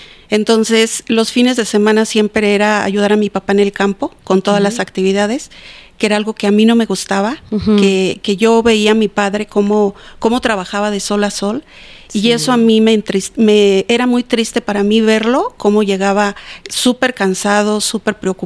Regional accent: Cuauhtémoc, Mexico; born there; yo nací en Cuauhtémoc, La Fragua, en un pueblo que está entre los límites de Puebla y Veracruz. Mi padre era campesino y mi madre era ama de casa.

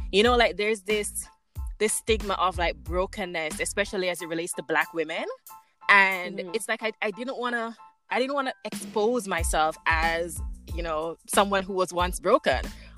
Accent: Jamaica; now in Toronto, Canada; You may hear a little accent. I am originally from Jamaica, born and raised. I am now living in Toronto, Canada, where I have been for the last 6 years.

